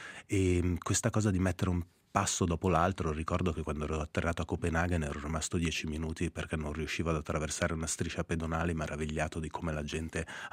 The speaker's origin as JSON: {"language": "Italian", "country": "Switzerland"}